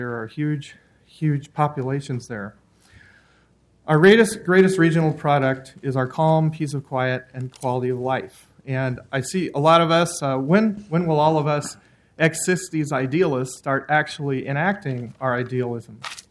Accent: Portland, Oregon, United States; from Multnomah Village, in Southwest Portland.

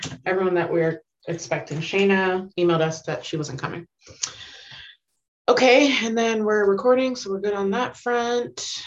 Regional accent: Portland, Oregon, United States; I'm from Northeast Portland.

